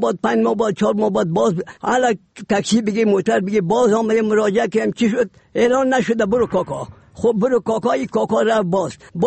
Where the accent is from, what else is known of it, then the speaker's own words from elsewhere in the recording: Kabul, Afghanistan; از کابل هستم، چلستون.